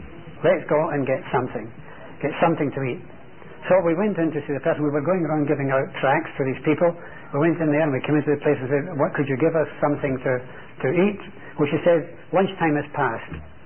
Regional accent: Scotland, United Kingdom; He came from Australia. I came from Scotland.

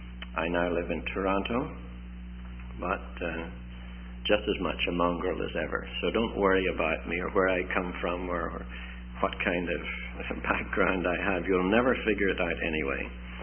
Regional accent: Ireland; born there; moved away as an adult; also born or lived in Angola; I was born in Ireland. I left Ireland when I was a very young man and went as a missionary to West Africa, to Angola. I spent 34 years there as a missionary, but while there, I married a Canadian from Nova Scotia.

